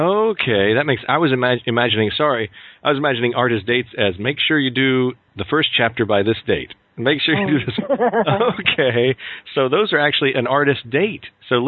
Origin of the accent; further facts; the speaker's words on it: Mississippi, United States; But yes, fortunately, I grew up in Mississippi, and it was quite a bit clearer.